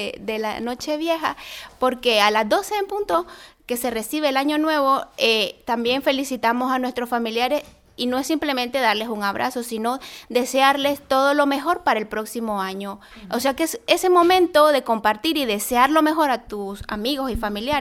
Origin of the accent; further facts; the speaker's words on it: Nicaragua; Sí, soy de Nicaragua.